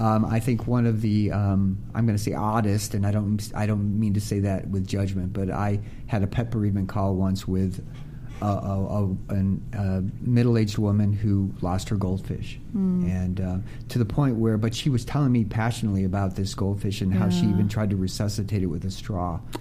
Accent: Midwest, United States; So I was raised in the Midwest, and I was from a very athletic family.

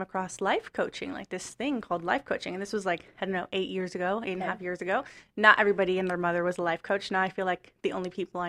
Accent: New York City, New York, United States; So I'm from New York City, native New Yorker, Upper East Side, born and raised.

